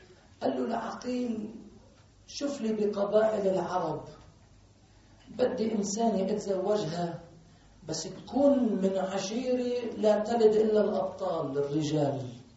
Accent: Lebanon; روح شوف لي أمهات الشهداء عندنا بلبنان

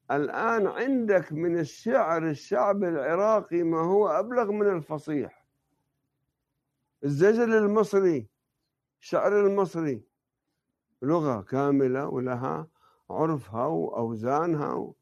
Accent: Lebanon; ولأني أنا نشأت بطفولتي في لبنان

